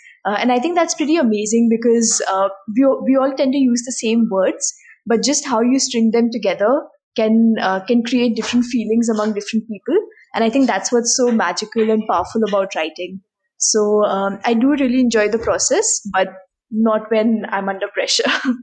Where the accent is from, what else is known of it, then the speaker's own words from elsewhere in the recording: India; just by virtue of growing up in India, I think we're pretty much prepared for the rest of the world.